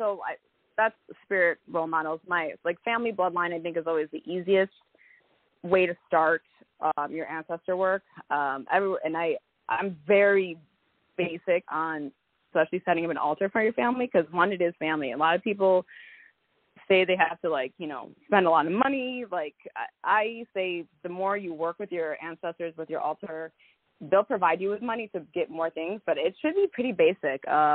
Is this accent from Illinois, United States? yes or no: yes; Chicago, Illinois, United States; now in Nashville, United States; I'm from Chicago, so I do drive home a lot from Nashville